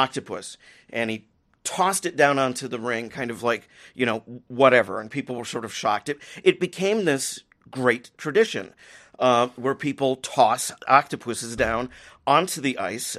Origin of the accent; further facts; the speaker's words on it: Michigan, United States; Of course, I grew up in Michigan, and it's a little sad for me.